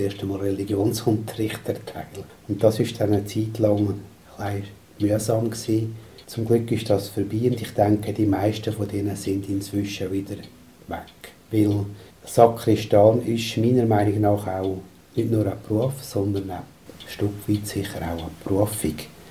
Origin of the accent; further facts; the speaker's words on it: Glarus, Switzerland; also eben als Glarner habe ich natürlich zwei Glarner-Referenten mit kennen, überzeugen und gewinnen.